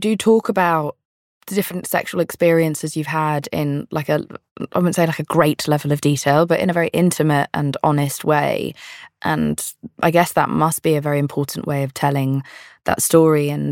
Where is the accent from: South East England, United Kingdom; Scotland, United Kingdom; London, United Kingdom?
London, United Kingdom; I'm from London. It's also old here.